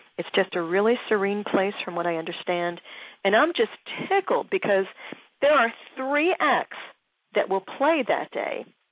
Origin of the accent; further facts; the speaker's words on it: Philadelphia, Pennsylvania, United States; Terrence recently went to my hometown of Philly, and he did something really special.